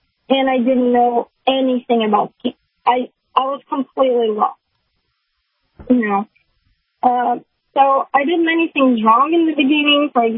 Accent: Brazil; So, I'm from Brazil, and in Brazil I used to be a nutritionist or a dietitian.

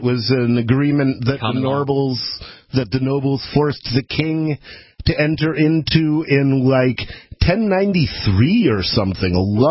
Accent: Detroit, Michigan, United States; One of the things that I found very illuminating growing up in Detroit was I remember them on CBC Channel 9, which comes in from Windsor.

